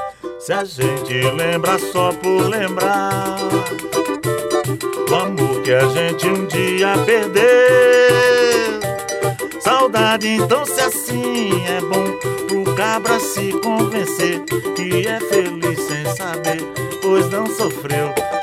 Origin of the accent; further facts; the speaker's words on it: Sousa, Paraíba, Brazil; born there; eu nasci lá no Chabocão, lá no Pé da Serra, no sertão da Paraíba, né?